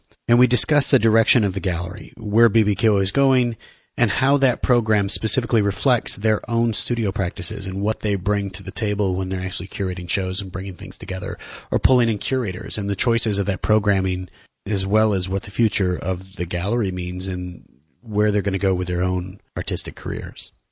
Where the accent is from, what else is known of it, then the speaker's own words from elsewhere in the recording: Midwest, United States; Like, me being from the Midwest, that's what I always sort of thought.